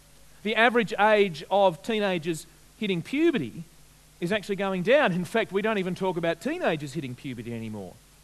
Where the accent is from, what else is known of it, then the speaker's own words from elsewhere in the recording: Deloraine, Tasmania, Australia; When I was a young boy growing up in Deloraine, I would sometimes be in news agencies and I'd see those magazines